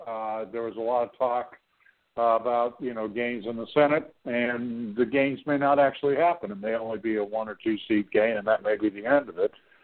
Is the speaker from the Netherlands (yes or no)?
no; Canada; you and most of our listeners know that I'm a Canadian